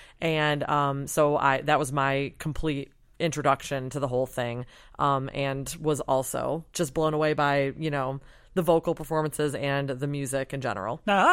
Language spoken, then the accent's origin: English; Michigan, United States; I'm from Michigan and was home for Christmas